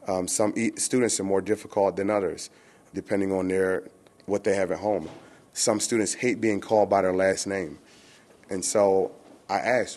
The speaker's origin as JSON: {"language": "English", "town": "Capitol Heights", "region": "Maryland", "country": "United States", "tie": "born or raised there", "said": "I grew up in Capitol Heights, Maryland. Status quo there, you sold drugs, we stole cars."}